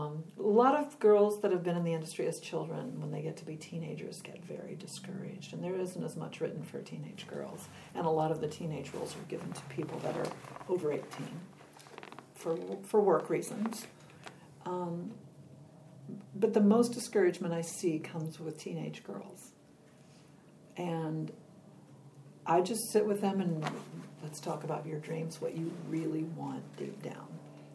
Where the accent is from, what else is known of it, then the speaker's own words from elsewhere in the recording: Chicago, Illinois, United States; I teach in Chicago every summer because I'm from Chicago.